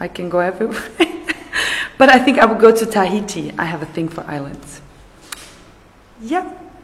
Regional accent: Austria; also born or lived in Bosnia; now in Barcelona, Spain; I'm from Austria, but I was born in Bosnia. I don't know if that's important.

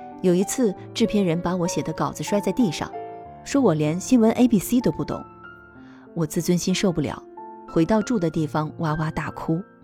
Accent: Jinan, Shandong, China; 我出生在山东北部的一个小县城，小时候父母经常不在身边，我每天除了吃饭睡觉，就是和村里的孩子们疯跑打闹。现在回忆起来，那感觉真是无拘无束。4岁多的时候，我跟着父母落户济南。

